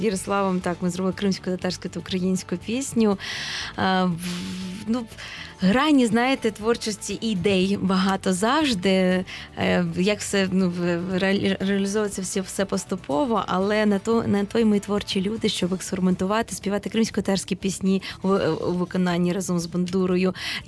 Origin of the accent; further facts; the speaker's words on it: Crimea, Ukraine; коли я вперше кримська татарка заспівала в Москві пісню